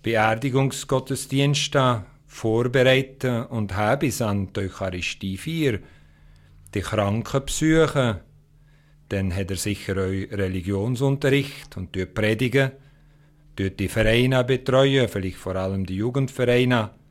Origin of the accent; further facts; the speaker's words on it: Bister, Valais, Switzerland; also born or lived in Münster; Ich bin in Bister geboren, habe da Primarschule besucht, in Merl Sekundarschule, dann ins Seminar gegangen in Sitten. Und 2 Jahre bin ich dann an der Uni Münster in Deutschland gsi.